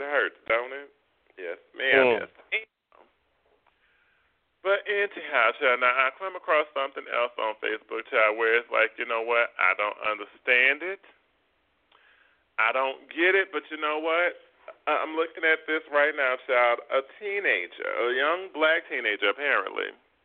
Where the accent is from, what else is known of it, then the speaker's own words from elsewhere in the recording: New Orleans, Louisiana, United States; I'm from New Orleans, and a lot of people are from New Orleans, and they still ain't used to that either